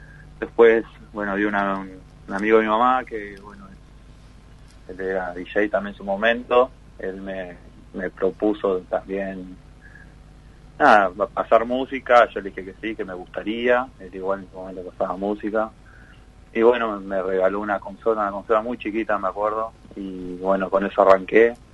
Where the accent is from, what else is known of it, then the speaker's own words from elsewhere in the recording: Río Grande, Tierra del Fuego, Argentina; now in Buenos Aires, Argentina; yo soy de Río Grande, soy pueguino. Uh-huh. Estoy viviendo hace 7 meses acá en Buenos Aires.